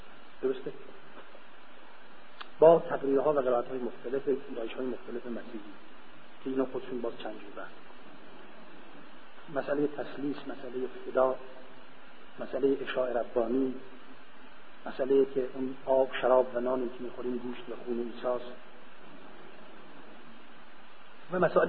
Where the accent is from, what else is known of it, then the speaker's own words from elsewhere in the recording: Iran; اتفاقا ایشون فهمید ما ایرانی هستیم